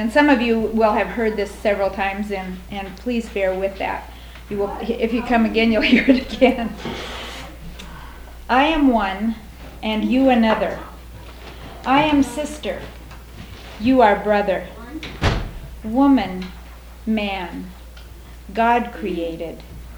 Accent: Thousand Oaks, California, United States; from Thousand Oaks, California

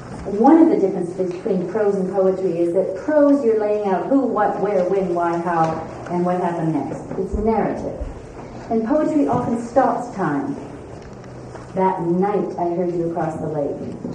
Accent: Canada; I'm a Canadian

